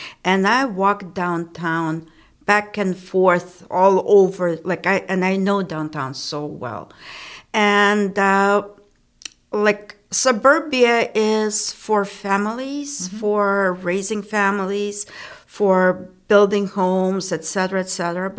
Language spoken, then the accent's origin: English; Kyiv, Ukraine; also born or lived in Dallas / Austin; now in United States; As a child, I'm from Kiev.